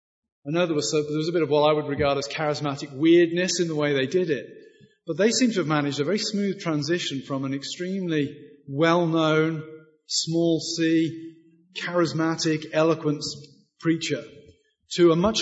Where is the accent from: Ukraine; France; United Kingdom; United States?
United Kingdom; I'm a British guy.